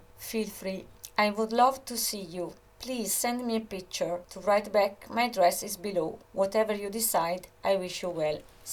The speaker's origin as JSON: {"language": "English", "country": "United States", "said": "Although I am an American, I am ashamed of my country. I think the USA is a bully."}